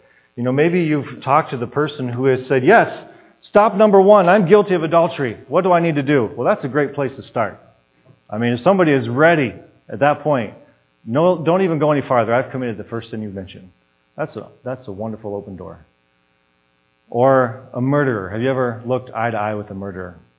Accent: Midwest, United States; I'm an American, I'm a Midwesterner. I don't always open up to strangers, believe it or not.

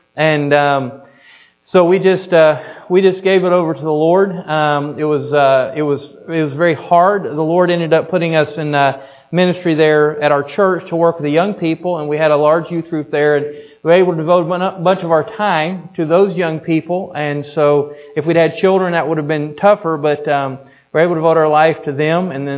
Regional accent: United States; You never, as an American, want to step in and take the work back over.

